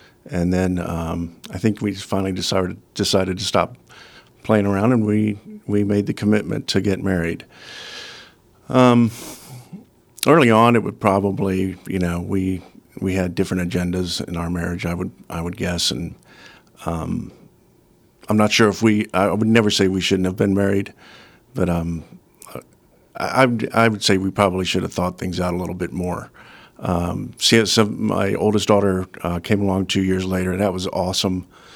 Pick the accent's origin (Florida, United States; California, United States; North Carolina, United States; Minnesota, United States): Florida, United States; Tampa; I grew up in Tampa, and my mom and dad married in 1952. They had three boys.